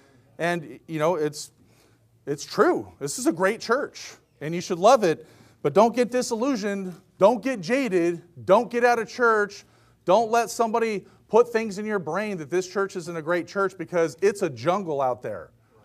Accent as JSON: {"language": "English", "region": "Pacific Northwest", "country": "United States", "said": "I'm from the Northwest, so 90 is like roasting for us"}